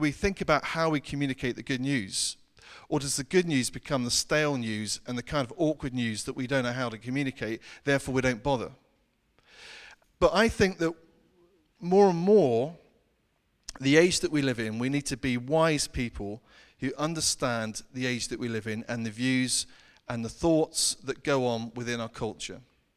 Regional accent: United Kingdom; And I'm too British and shake the hand

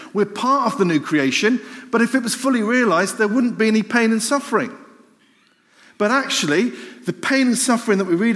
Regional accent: United Kingdom; I am a citizen. I'm born and bred in the United Kingdom. I'm a citizen of the United Kingdom under the rule and the reign of the Queen.

